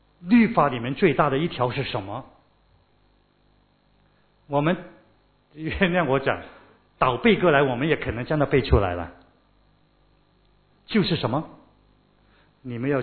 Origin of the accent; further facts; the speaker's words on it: China; 我们中国人有一句话很好